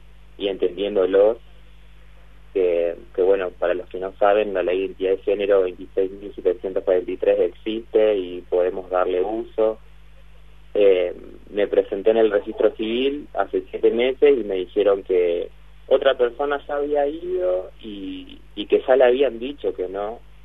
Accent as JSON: {"language": "Spanish", "town": "Concepción del Uruguay", "region": "Entre Ríos", "country": "Argentina", "said": "soy el primero de Concepción del Uruguay. Soy el segundo de Entre Ríos."}